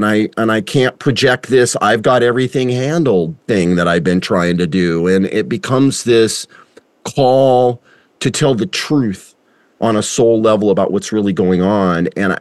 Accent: United States; certainly not in you know, America and Canada, I'll speak as an American

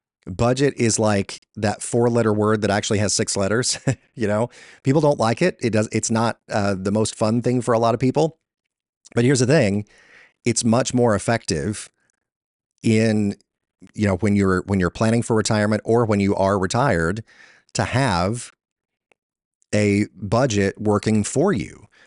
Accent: Georgia, United States; across the Southeast in Georgia here in my home state.

